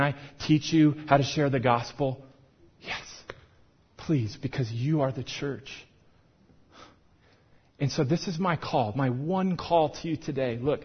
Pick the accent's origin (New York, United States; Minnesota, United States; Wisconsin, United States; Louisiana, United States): Minnesota, United States; now in Colorado, United States; And I'm from Minnesota, and we like the Vikings, but like if you miss the game, it's okay. It is wrong to miss a Broncos game here.